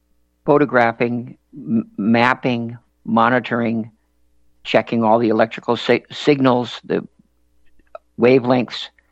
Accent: United States; I'm just an American.

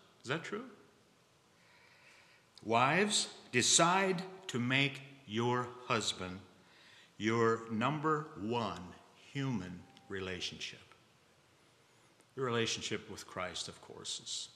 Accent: Indiana, United States; She was from Kansas. I was from Indiana here. We lived in Kentucky for a year.

